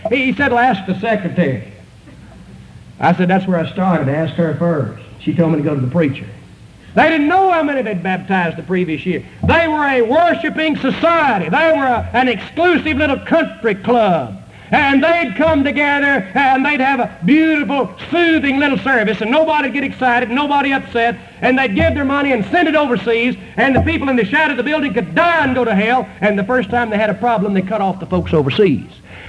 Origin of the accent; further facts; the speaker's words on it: Arkansas, United States; I grew up over in North Arkansas.